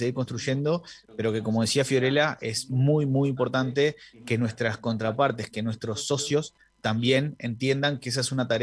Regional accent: Uruguay; como uruguayos también tenemos que valorar esa posibilidad

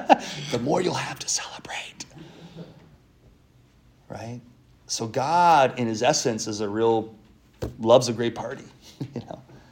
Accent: Milwaukee, Wisconsin, United States; I'm a Packers fan, in case you didn't know that. I grew up in Milwaukee.

